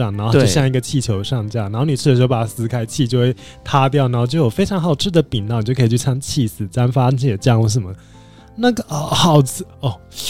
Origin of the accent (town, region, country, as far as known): Taiwan